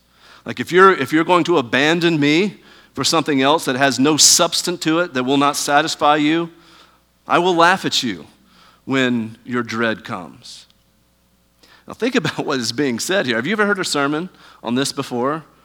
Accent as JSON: {"language": "English", "town": "Huntsville", "region": "Alabama", "country": "United States", "tie": "born or raised there", "said": "In fact, back in my hometown in Huntsville, Alabama, there used to be this large sign in front of this mega church"}